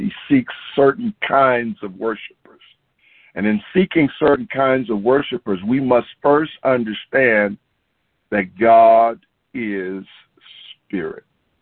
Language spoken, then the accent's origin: English; Georgia, United States; Y'all know I'm from Georgia, amen, and so I thought about this morning.